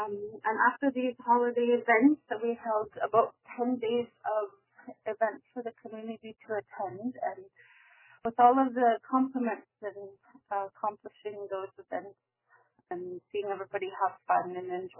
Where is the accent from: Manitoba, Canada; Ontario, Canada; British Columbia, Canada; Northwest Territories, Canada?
Northwest Territories, Canada; I'm from Olusi, Northwest Territory.